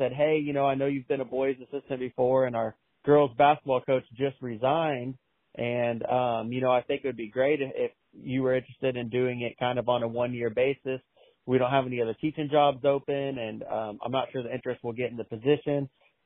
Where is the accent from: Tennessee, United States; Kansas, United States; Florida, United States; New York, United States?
Kansas, United States; Yeah, I grew up in Kansas, and you know, played football and basketball and ran track in high school.